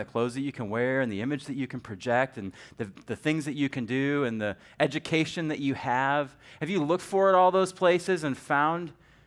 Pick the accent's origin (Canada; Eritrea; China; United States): United States; Charlotte, North Carolina; I'm from Charlotte. I live there right now, and we get trends about 17 years after you guys start them